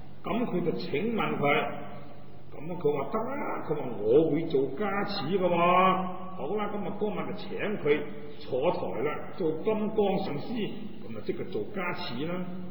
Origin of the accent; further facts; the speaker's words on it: China; 咁弥勒菩萨在我哋中国人嚟讲咧，咁啊亦都咧好出名啊！